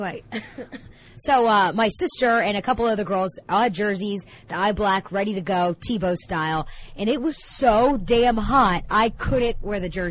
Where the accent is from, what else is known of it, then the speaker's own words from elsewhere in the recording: Florida, United States; I'm from Florida originally.